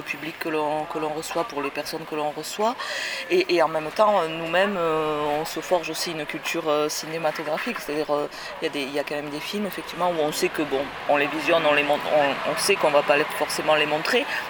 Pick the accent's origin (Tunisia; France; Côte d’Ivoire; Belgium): France; Occitanie; Alors, on vient du Tarn-et-Garonne.